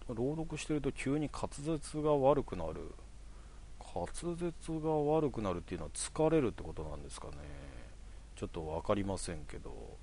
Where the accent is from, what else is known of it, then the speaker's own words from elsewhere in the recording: Kanagawa, Japan; とりあえず関東、まあ自分神奈川ですけどは、当たり前のようにサクレは見ますね。